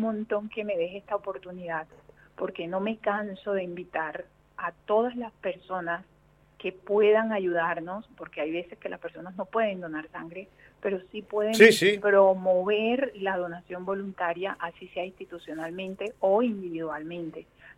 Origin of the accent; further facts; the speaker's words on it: Magdalena, Colombia; Claro, yo soy costeña, yo soy de la región Caribe colombiana, o sea, del mar, cerca 40 minutos de Santa Marta.